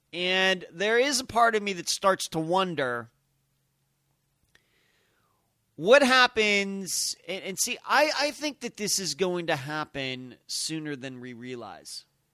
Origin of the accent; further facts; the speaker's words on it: Pittsburgh, Pennsylvania, United States; being that I grew up in the Pittsburgh area, and I've been a Pitt fan, you're either a Pitt fan or you're a Penn State fan in Pennsylvania.